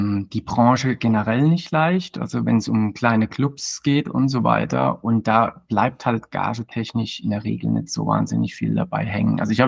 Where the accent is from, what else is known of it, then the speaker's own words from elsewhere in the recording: Rhineland-Palatinate, Germany; accent: Palatinate; Und ich komme aus der schönen Pfalz in Südwestdeutschland, wie man wahrscheinlich unschwer an meinem Akzent erkennen wird.